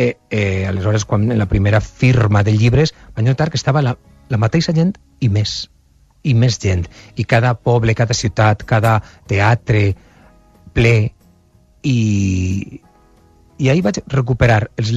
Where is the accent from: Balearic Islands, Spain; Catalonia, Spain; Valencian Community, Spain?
Valencian Community, Spain; És com tot el món ha d'anar a la Tomatina, que és la festa del meu poble, una vegada